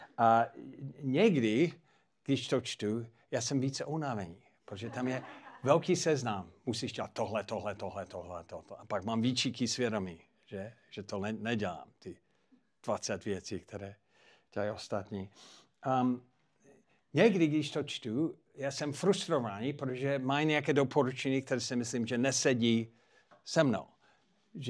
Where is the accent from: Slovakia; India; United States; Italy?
United States; accent: American; Czech is a second language; now in Czech Republic; já jsem taky Čech v poslední době. Já jsem dostal české občanství. I když stále mám americký přízvuk, já jsem jeden z vás.